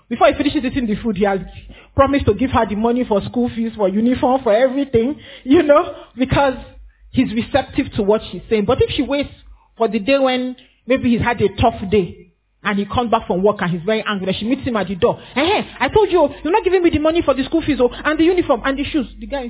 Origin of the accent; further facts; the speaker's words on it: Anambra, Nigeria; I come from Anambra State. We were not as respectful as that.